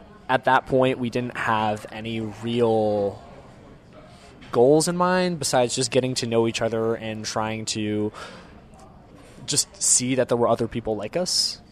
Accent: South Bend, Indiana, United States; I'm a sophomore on the Yale swimming and diving team, and I'm from South Bend, Indiana.

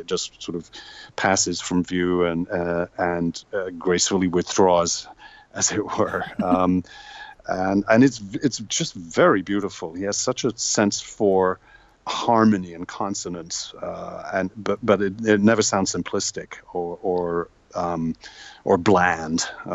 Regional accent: United Kingdom; moved away as an adult; now in United States; my first 20 years before I came to the States. And of course, it's part of the furniture for any kid growing up in Britain.

